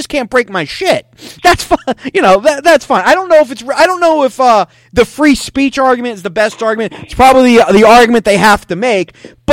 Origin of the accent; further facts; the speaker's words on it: Bergenfield, New Jersey, United States; when I was growing up in Bergenfield